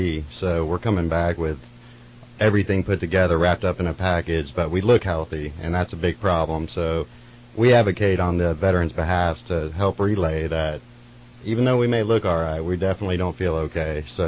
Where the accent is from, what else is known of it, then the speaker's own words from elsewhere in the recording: Dallas, Texas, United States; moved away as an adult; now in California, United States; Well, the reason I'm here in California, I'm originally from Dallas, Texas. I've only moved out here in the last 6 months.